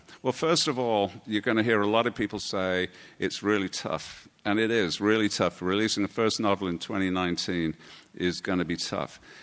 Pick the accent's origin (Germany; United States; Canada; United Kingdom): United Kingdom; And I come from Britain, and the whole point of working when you're in Britain is that you can retire at some point.